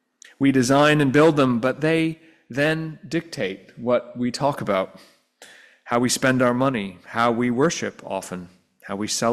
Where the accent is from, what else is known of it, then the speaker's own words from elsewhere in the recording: Vermont, United States; now in England, United Kingdom; I grew up in Vermont, and I think is she in New Hampshire now?